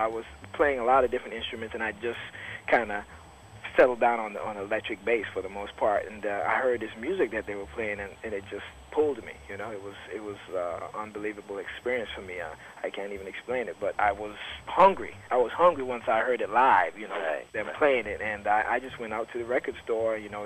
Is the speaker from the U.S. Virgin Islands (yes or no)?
yes; St. Thomas, U.S. Virgin Islands; I'm from the Virgin Islands, from the St. Thomas Virgin Islands, and not much jazz down there.